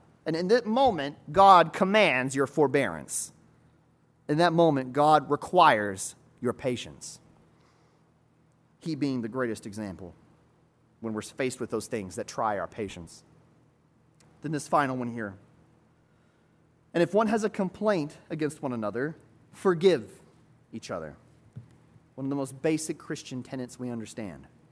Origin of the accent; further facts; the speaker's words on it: United States; I'm an American in that regard, and we've built that kind of culture in a lot of ways.